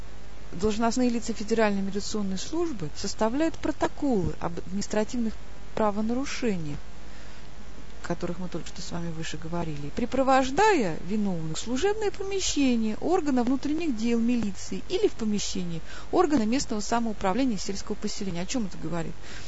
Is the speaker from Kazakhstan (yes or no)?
no; Russia; born there; депортировать нас с вами некуда, мы родились в России